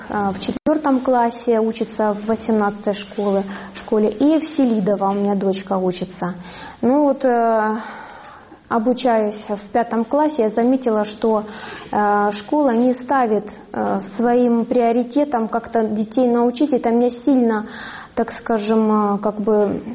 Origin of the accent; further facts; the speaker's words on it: Donetsk, Donetsk Oblast, Ukraine; moved away as an adult; я переселенка из Донецка. Я приехала сюда с двумя детьми и вижу свое будущее в Горняке, потому что в Донецке я его не увидела.